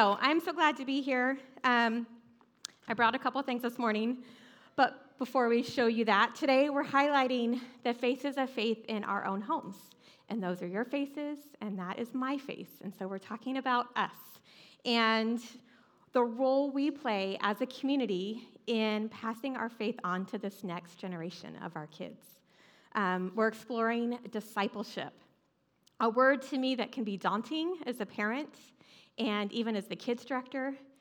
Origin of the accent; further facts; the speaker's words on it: North Carolina, United States; Now, growing up in North Carolina, I know exactly what to do with the zucchini.